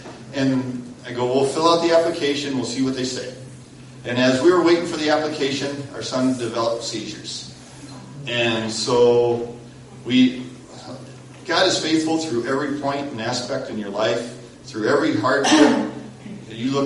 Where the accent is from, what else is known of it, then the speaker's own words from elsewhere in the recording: Sioux City, Iowa, United States; We're from Sioux City, Iowa. We grew up in the church.